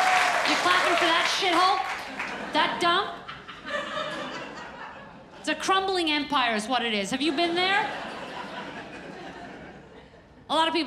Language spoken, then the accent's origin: English; Brooklyn, New York, United States; I'm originally from Crown Heights, Brooklyn, New York. Yeah, anybody else grow up Hasidic without a childhood?